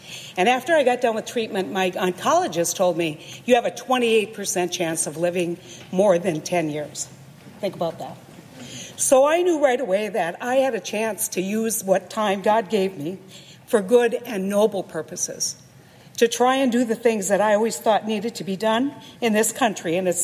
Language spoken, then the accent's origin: English; Mantador, North Dakota, United States; I'm from Manador, North Dakota. It's a town of 90 people. When I was growing up, my family was 1/10 population, I just have to say.